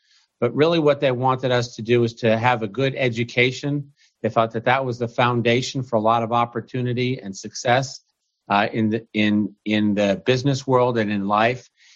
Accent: West Lafayette, Indiana, United States; Well, Purdue was a special place for me because I grew up in West Lafayette, Indiana, which is really a college town.

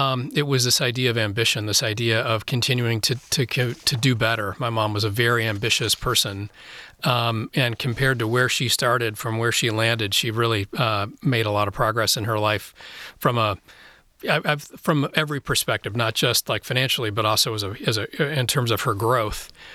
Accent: DeWitt, Michigan, United States; also born or lived in Lansing; So I grew up in Lansing at first, and then we moved to DeWitt, when I started fifth grade in DeWitt. Ironically, we moved to the same road where my dad grew up as well.

